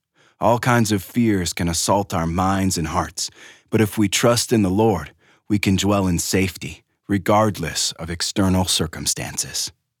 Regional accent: Moscow, Russia; I was born and raised in Moscow, USSR, at the height of the Cold War.

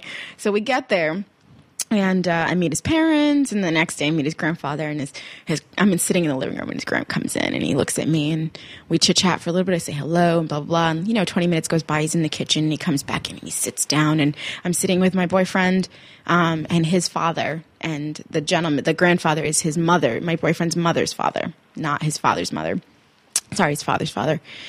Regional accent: Maine, United States; But yeah, growing up in Maine is interesting as far as racism. I've had my good share of events here because of my skin color.

